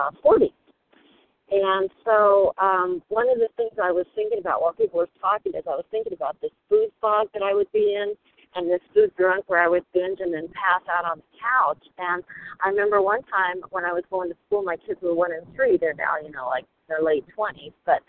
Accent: New Mexico, United States; I'm from New Mexico

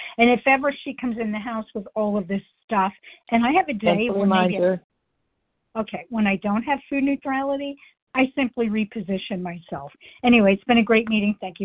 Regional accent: Missouri, United States; compulsive overeater from Missouri.

